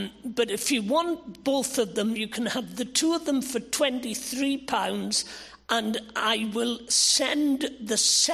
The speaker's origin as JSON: {"language": "English", "region": "Wales", "country": "United Kingdom", "tie": "born or raised there", "said": "because when I was a youngster, growing up in the Welsh chapels"}